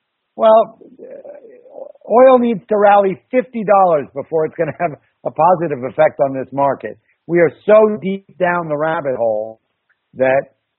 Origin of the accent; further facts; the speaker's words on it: New York City, New York, United States; Well, I grew up in New York City. My parents are actually Eastern European. They are Holocaust survivors. They came to New York in 1950. So I grew up here on the Upper West Side in New York.